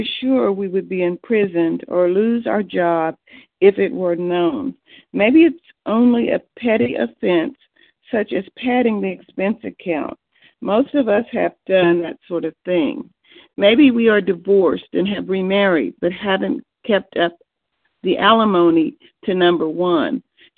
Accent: Oklahoma, United States; I'm recovered compulsive from Oklahoma.

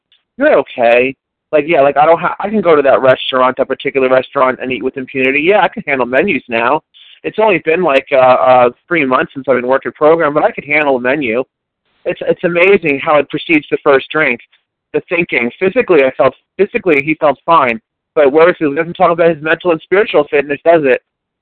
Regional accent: New Jersey, United States; I'm from New Jersey over on the East Coast.

